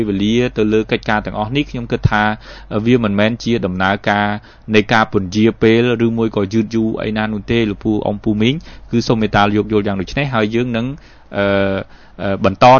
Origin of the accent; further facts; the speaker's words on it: Kampong Cham, Cambodia; តាមពិតខ្ញុំមកពីកំពង់ចាមដូចគ្នាទេ